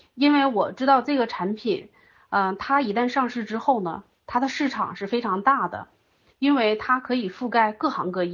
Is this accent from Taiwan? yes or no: no; Changchun, Jilin, China; 我是来自大东北吉林省长春市的合伙人，